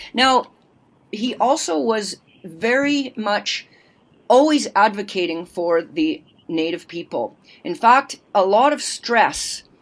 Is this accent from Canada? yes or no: yes; Edmonton, Alberta, Canada; after the family moved to Edmonton, and then, you know, I grew up in Edmonton, Alberta.